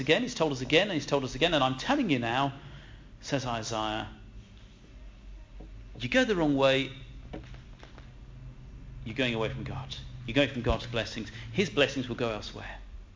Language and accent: English; United Kingdom; Maybe that's a bit touchy-feely. We're British, sorry.